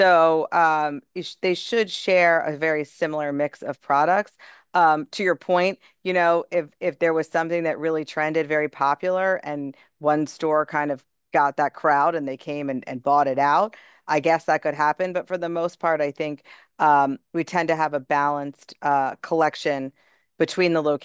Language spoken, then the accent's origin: English; Pikesville, Maryland, United States; I was raised in the Pikesville area, went to, from Millbrook to Pikesville High.